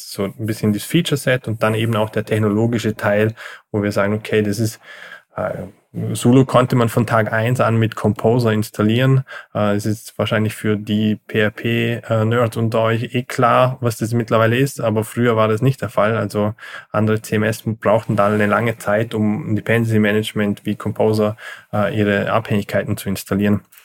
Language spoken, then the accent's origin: German; Austria; also ich komme aus Österreich. Wir sitzen hier am Bodensee in dem Dreiländereck Deutschland, Schweiz, Österreich und es ist sehr touristisch geprägt, aber auch sehr von der Industrie geprägt, die aber sehr international tätig ist.